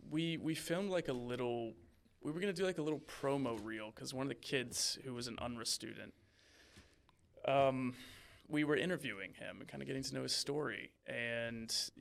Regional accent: South Carolina, United States; So I'm from South Carolina

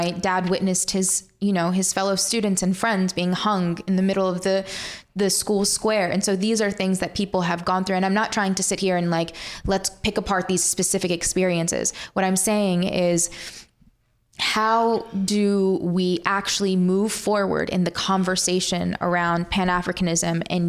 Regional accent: Libya; I'm from Libya

